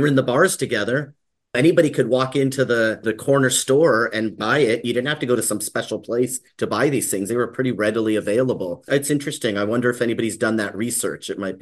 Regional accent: California, United States; I grew up in California. We called them liquor stores, but they were 7-Eleven.

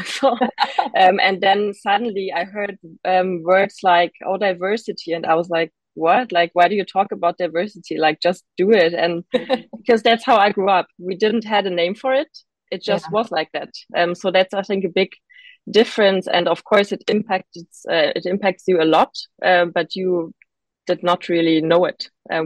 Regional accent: Berlin, Germany; growing up in Berlin, for me, many things were like so natural and obvious.

